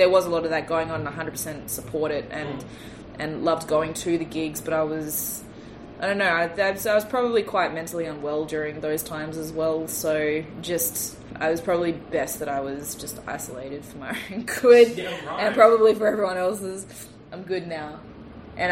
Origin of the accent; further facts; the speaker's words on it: Darwin, Northern Territory, Australia; also born or lived in Melbourne / Brisbane / Adelaide; We're from Darwin. We've been seasoned in Melbourne. I was educated in Brisbane and Adelaide. Like, yeah. I'm just Australian, yeah.